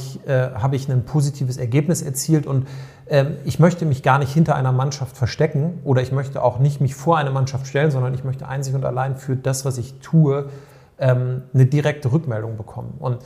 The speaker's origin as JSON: {"language": "German", "region": "Northern Germany", "country": "Germany", "tie": "born or raised there", "said": "ich bin im Norden groß geworden."}